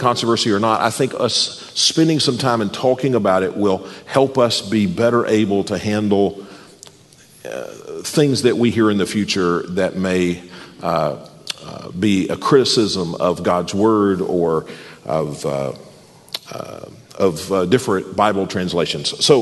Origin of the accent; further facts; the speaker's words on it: the South, United States; also born or lived in Ohio; I'm from the South